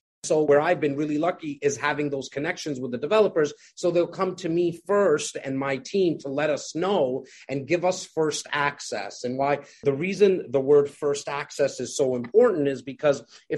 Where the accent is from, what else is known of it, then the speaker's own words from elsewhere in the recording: India; I'm your Indian brother.